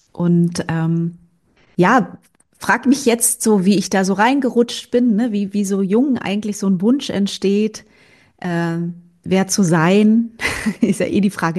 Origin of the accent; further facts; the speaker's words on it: Schwerin, Mecklenburg-Vorpommern, Germany; Ich bin in Schwerin aufgewachsen und habe meine Jugend halt in den 90er Jahren in Schwerin verbracht.